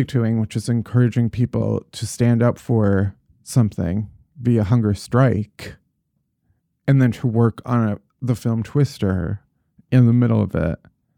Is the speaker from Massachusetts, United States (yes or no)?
no; Chicago, Illinois, United States; What and I'm famously from the Windy City.